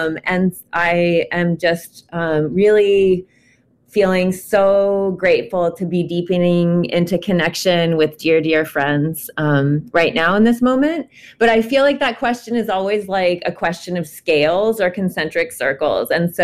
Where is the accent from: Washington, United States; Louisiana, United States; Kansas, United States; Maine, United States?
Washington, United States; Seattle; born there; also born or lived in Tacoma / Texas; Well, I was born on Duwamish land in what's currently called Seattle in Washington State.